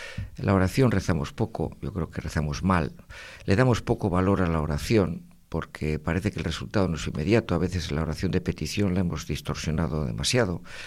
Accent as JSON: {"language": "Spanish", "town": "Bilbao", "region": "Basque Country", "country": "Spain", "said": "Yo soy bilbaíno, pero no. Las bilbainadas no llegan a tanto."}